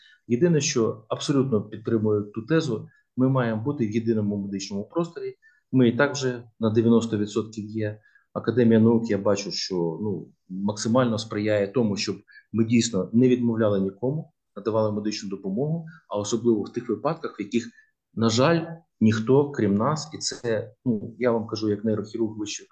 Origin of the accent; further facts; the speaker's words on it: Lviv, Lviv Oblast, Ukraine; Не в першому територіальному відділенні ТМО, з якого я родом, зі Львова